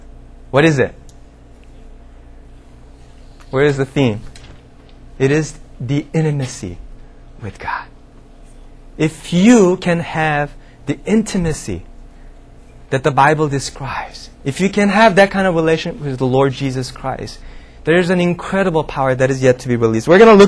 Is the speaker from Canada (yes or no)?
yes; Canada; I'm from Canada. I'm a Canadian.